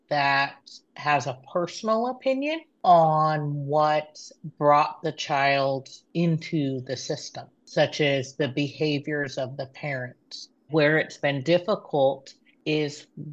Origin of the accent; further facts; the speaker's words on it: Upper Lake, California, United States; My tribe is the Habematal Pomo of Upper Lake.